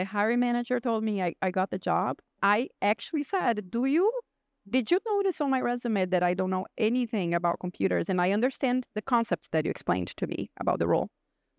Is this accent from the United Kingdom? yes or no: no; Brazil; first language Portuguese; English is a second language; You know, I am from Brazil. Portuguese is my native language. By the time I was 14, I could speak English and Spanish fluently already.